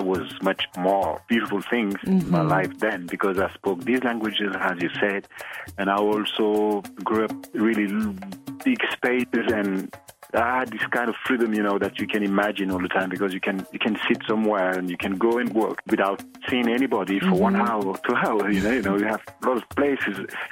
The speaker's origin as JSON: {"language": "English", "town": "Boutilimit", "region": "Trarza", "country": "Mauritania", "tie": "born or raised there", "second_language": "English", "said": "The exception is that I'm in the Sahara. Mm-hmm. And I think it was beautiful. We were playing all the time outside with a lot of sand. Mm-hmm. And what was that I born in Boutilimit, which was a little small"}